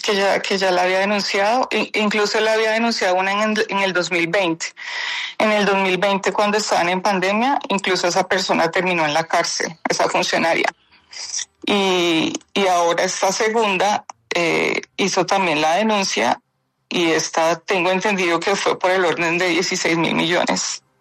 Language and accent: Spanish; Bogotá, Colombia; also born or lived in Lorica; nosotros vivimos en Bogotá, nosotros somos originarios de Lorica, Córdoba, pero pues por la violencia nos tocó desplazarnos a Bogotá y nos criamos y vivimos en Bogotá.